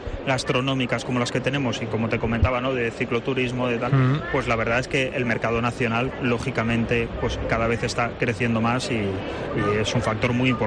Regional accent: Castellón, Valencian Community, Spain; tengo que hacer patria también porque soy de Castellón y porque conozco muy bien lo que es Castellón

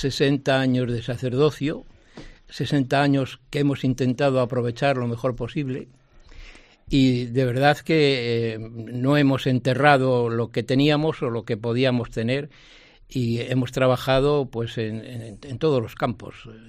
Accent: Santa María la Real de Nieva, Castile and León, Spain; Bueno, soy de Santa María la Real de Nieva, aunque mis padres eran de Navas de Oro, pero vinieron a trabajar a Santa María, mi padre vino a trabajar a Santa María de Nieva, a la fábrica de mosaicos, y allí nací. Y allí me crié y allí he estado hasta los 11 años

